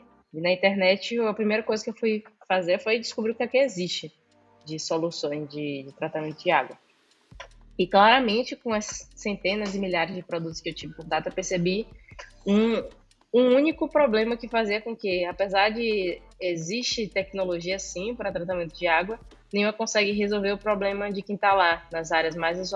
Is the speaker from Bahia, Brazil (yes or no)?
yes; Salvador, Bahia, Brazil; Salvador, Bahia. Fui criada como filha única